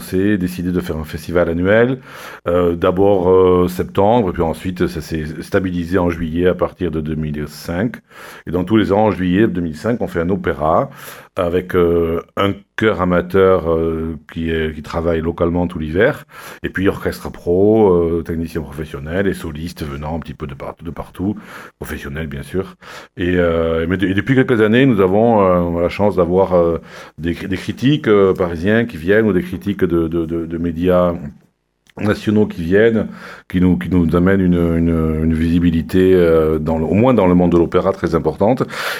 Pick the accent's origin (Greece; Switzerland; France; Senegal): France; Nouvelle-Aquitaine; also born or lived in Côte d'Azur; j'habitais là-bas pendant 15 ans, mais puis bien sûr ici aussi parce que je suis originaire des Landes.